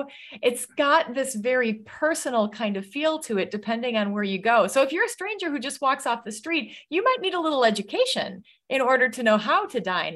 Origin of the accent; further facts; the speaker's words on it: Kaukauna, Wisconsin, United States; Yeah, I grew up, I grew up in Kaukauna, Wisconsin. Our supper club was called the Highland House, which is not a supper club anymore, but we would go there every Friday night.